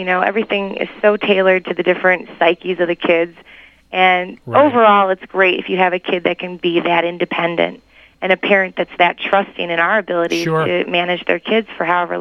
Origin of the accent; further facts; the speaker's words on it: United States; I grew up out in the Fox Valley area.